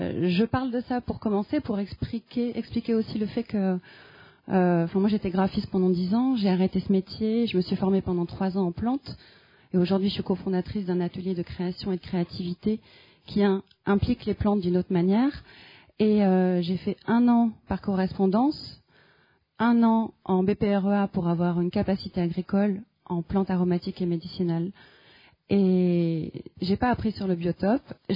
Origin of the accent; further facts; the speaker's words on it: Tahiti, French Polynesia; born there; Je suis née à Tahiti. Du coup, Tahiti, c'est la Polynésie française.